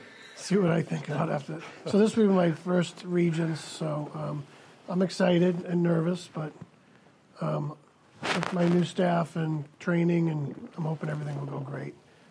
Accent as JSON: {"language": "English", "region": "Massachusetts", "country": "United States", "said": "I had a great conversation with Mr. Porter, and we're both from Massachusetts, and we just clicked together"}